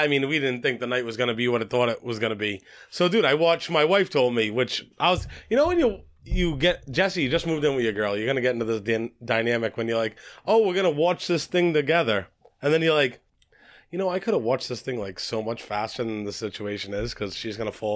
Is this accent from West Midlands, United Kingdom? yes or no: yes; Coventry, West Midlands, United Kingdom; No, I tried that. I was like, no, I'm white from Coventry.